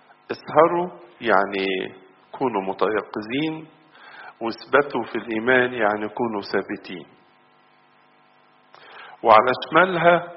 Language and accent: Arabic; Egypt